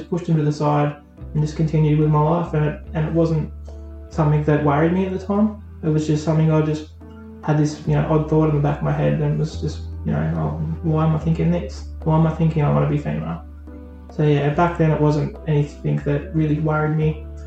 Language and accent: English; Burnie, Tasmania, Australia; also born or lived in Wynyard; I grew up in Burnie. I lived in Burnie. I moved out to Wynyard around when I was about 12, 13 when I moved to Wynyard, and then back to Burnie again.